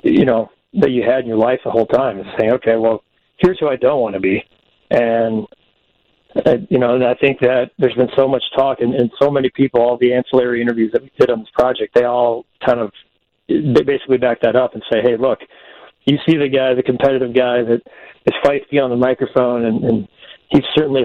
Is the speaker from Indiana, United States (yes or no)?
yes; Indiana, United States; I grew up in Indiana. I passed him a few times on the Indiana toll road, and I just would laugh.